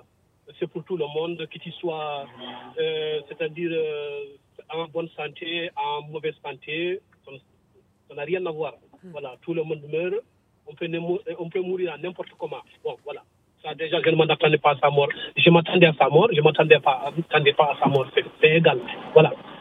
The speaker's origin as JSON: {"language": "French", "country": "Senegal", "said": "moi je suis sénégalais, je ne suis pas ivoirien"}